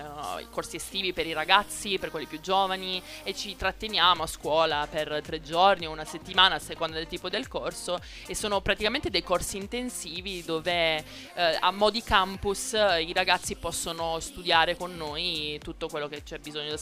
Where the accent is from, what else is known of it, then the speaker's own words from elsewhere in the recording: Turin, Piedmont, Italy; Io vengo da Torino.